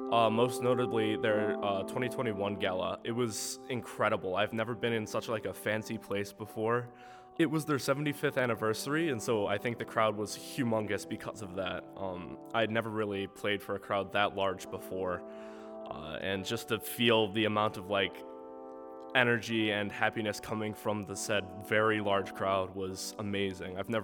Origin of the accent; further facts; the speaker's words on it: Schererville, Indiana, United States; I am 18 years old and I'm from Schererville, Indiana.